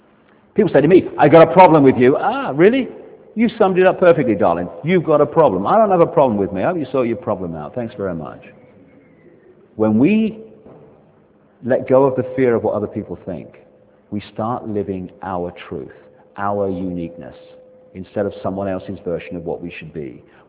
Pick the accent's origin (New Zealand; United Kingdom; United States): United Kingdom; So I'm British, I'm proud of that.